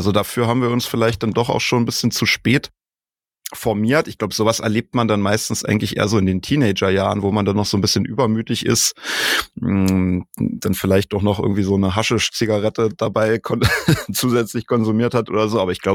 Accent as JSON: {"language": "German", "town": "Forst", "region": "Brandenburg", "country": "Germany", "said": "Ich komme ja eigentlich aus Forst, also Tom auch."}